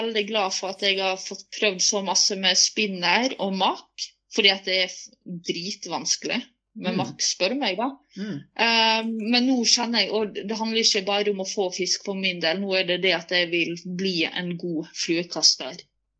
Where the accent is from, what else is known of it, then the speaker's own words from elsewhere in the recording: Rauma, Møre og Romsdal, Norway; Det minner meg om Rauma, der jeg vokste opp, med fjellene og vakker elv.